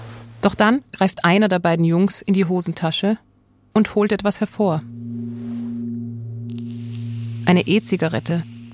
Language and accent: German; Vienna, Austria; now in Germany; Ich bin in Wien geboren, bin da aufgewachsen, habe eine jüdische Schule besucht und anschließend in Wien angefangen, Politikwissenschaften zu studieren. Und bin dann allerdings mit Anfang 20 nach Israel gezogen und habe da 15 Jahre gelebt